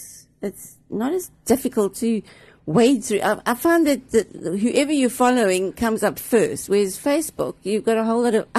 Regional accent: Johannesburg, Gauteng, South Africa; now in Cape Town, South Africa; when I moved from Joburg to Cape Town, there was this whole stigma about Joburg people that nobody wanted us

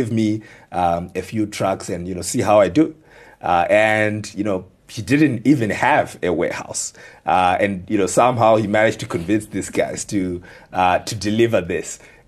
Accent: Mutare, Manicaland, Zimbabwe; now in Harare, Zimbabwe; I think about some of the very first days when I moved to Harare for the first time, because I grew up in Mutare.

